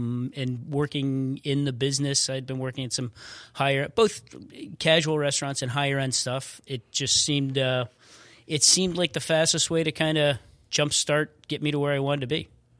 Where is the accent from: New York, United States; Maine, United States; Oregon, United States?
New York, United States; Buffalo; also born or lived in Colorado; So I went home. I grew up in Buffalo. I went home, kind of did a little bit of community college, worked in the ski shop that I worked in for a while, and a bunch of us that Christmas moved out to Vail.